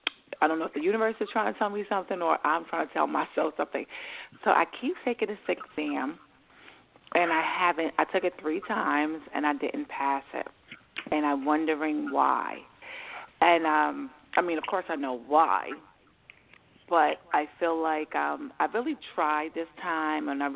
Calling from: New York, United States; I'm calling from New York.

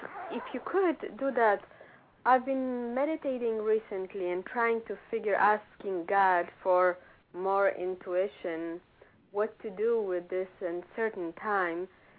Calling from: Philadelphia, Pennsylvania, United States; I'm calling from Philadelphia area.

